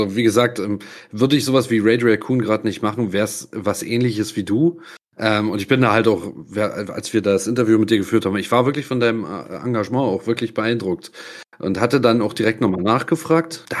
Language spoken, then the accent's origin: German; Forst, Brandenburg, Germany; Ich komme aus Brandenburg, dem dünn besiedelten Brandenburg, aus einer kleinen Stadt namens Forst, Lausitz. Und ja, das war's schon. Hier bin ich geboren und aufgewachsen.